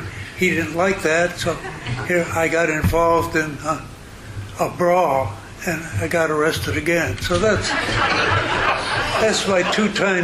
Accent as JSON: {"language": "English", "region": "Ohio", "country": "United States", "said": "he recognized my serial number that I was from Ohio."}